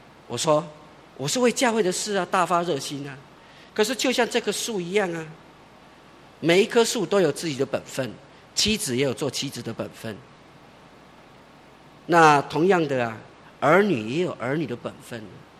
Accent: Taiwan; 以我们台湾人常常讲的，你就要认命啊

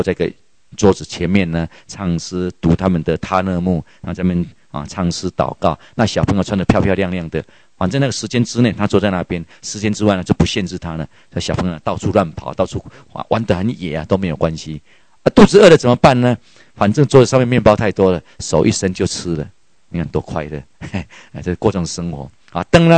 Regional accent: Taiwan; 我们台湾人呢、啊，就去了。

